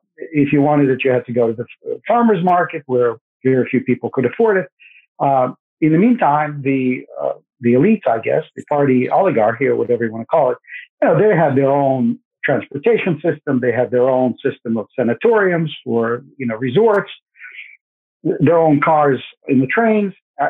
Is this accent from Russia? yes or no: yes; Saint Petersburg, Russia; English is a second language; moved away as an adult; So I was born in 1959 in the Soviet Union in St. Petersburg, and grew up there until I was 19, graduated from high school, 2 years of college studying engineering. And we emigrated with the whole family, my parents and my grandparents, in 1978 when I was 19.